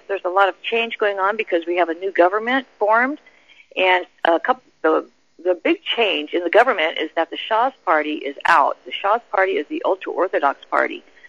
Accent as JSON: {"language": "English", "country": "United States", "said": "as people that come from a democracy, I come from America, democracy as we know it is not what they want."}